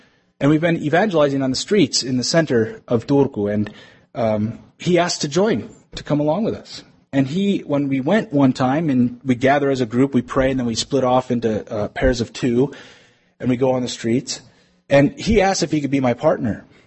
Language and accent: English; New York, United States; And so I said, I'm from New York.